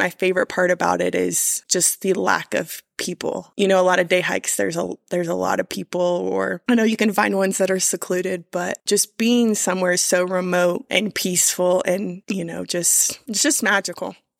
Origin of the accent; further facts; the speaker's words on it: Midwest, United States; I grew up in the Midwest. I don't know anybody that backpacks.